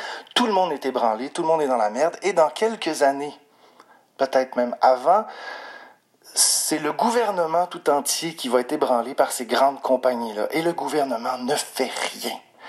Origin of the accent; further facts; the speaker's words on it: Canada; Juste dire, en tant que Canadien, qu'importe qu'est-ce qu'on fait dans notre vie